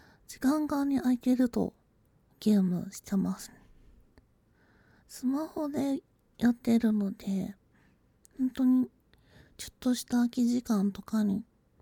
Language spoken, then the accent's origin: Japanese; Aichi, Japan; also born or lived in Kanto; 出身地は愛知県です。最近までは関東に住んでいたので、